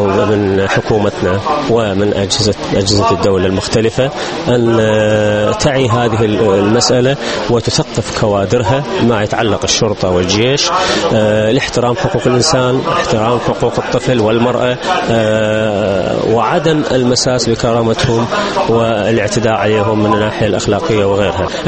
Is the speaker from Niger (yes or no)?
no; Iraq; علينا كعراقيين أن نحترم القانون